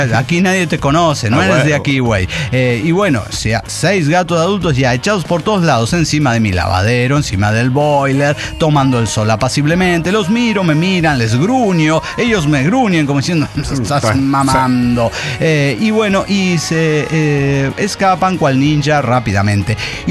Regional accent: Nicaragua; ¿Y por qué pasa esto? ¿Es porque soy nicaragüense?

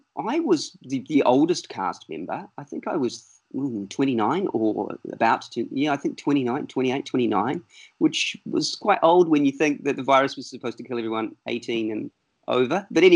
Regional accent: Auckland, New Zealand; also born or lived in Wellington; I was born in Wellington. I lived in Wellington until I was 8 or 9, and then we moved to Auckland, and the rest of the time I grew up in Auckland.

